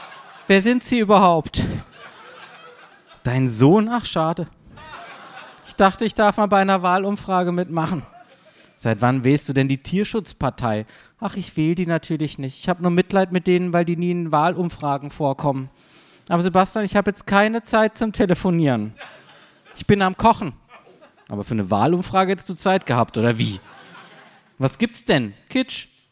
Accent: Freiburg, Baden-Württemberg, Germany; Ich rufe meine Eltern in meiner Heimatstadt Freiburg an.

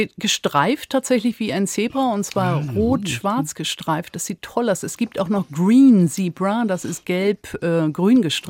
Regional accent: Northern Germany, Germany; Das hätte ich als Norddeutsche, die ans Nieselwetter gewohnt ist, auch nicht gedacht, dass ich das mal sage.

